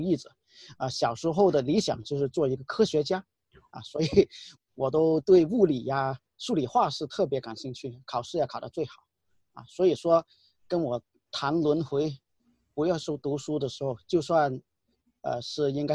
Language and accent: Chinese; Guangdong, China; 因为我广东人还听广东话的